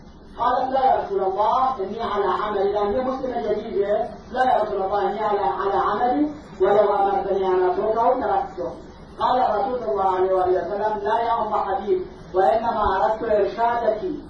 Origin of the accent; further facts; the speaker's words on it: Iraq; وما أدري لماذا عندنا في العراق مو موجود في الخارج